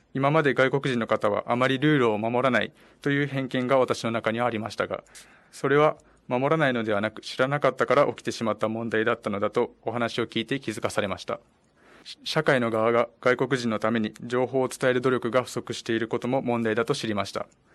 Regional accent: Gifu, Japan; 私は地元が岐阜県なのですが

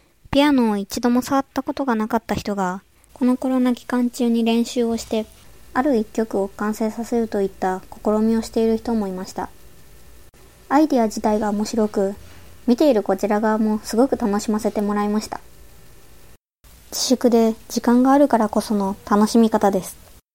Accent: Nara, Japan; こちらの写真は私の実家である奈良の車道を撮ったものです。

